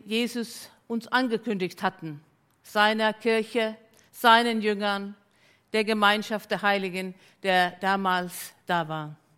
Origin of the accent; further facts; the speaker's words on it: Finland; now in Hamburg, Germany; diene seit 30 Jahren in Leib Christi in Hamburg und davor war ich 15 Jahre in Finnland. Ich bin gebürtige Finnin, war ich in Finnland sozusagen Christ ohne Gemeinde